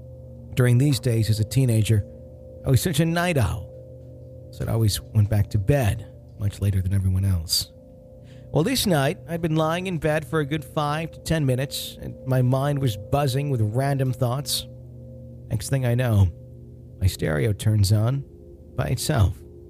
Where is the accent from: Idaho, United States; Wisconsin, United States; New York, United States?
Wisconsin, United States; It was actually done at Forest Mall in my hometown.